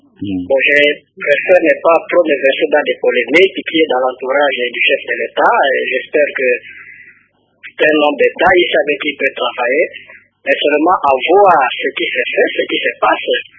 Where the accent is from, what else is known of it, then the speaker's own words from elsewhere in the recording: DR Congo; la proportion de la corruption chez nous au Congo